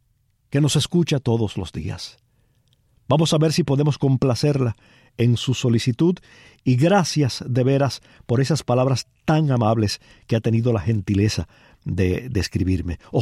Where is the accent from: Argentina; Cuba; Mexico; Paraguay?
Cuba; Palma Soriano, Santiago de Cuba; soy un amante no solo de mi patria grande, Cuba, sino de mi patria chica, de mi pueblo, de Palma Soriano.